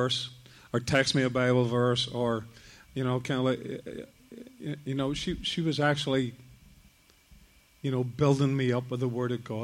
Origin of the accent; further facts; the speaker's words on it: Ireland; I'm Irish. I'm kind of like, you know, public display of affection. You know, it's kind of like was, you know, that's not really what Irish people do, yeah.